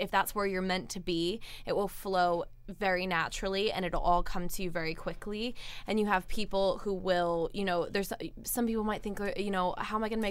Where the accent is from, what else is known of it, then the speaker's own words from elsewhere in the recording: Paris, Île-de-France, France; I am French.